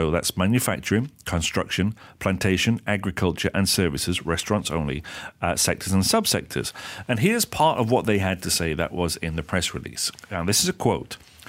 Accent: England, United Kingdom; I'm English, so technically I should say Gen

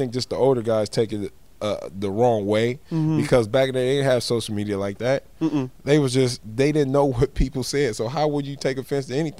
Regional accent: Oakland, California, United States; Yeah, no, I'm from Oakland, man. They know me, man.

